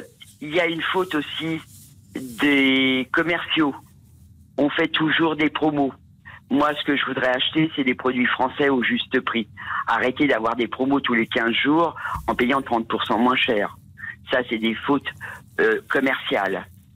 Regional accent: Saint-Quentin, Hauts-de-France, France; puisque je suis de Saint-Quentin, donc c'était mon ancien maire et mon président de région

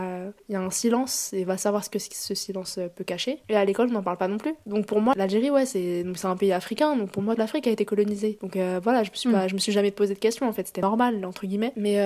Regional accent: France; Vraiment, enfin, en tant que Français, on a du sang sur les mains

